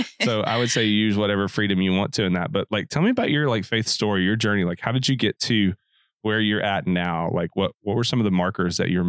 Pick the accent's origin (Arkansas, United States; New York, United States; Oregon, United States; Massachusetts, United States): Arkansas, United States; we switched going to church on Sundays to just watching NASCAR, which, because we grew up in Arkansas, that's what you do with your free time.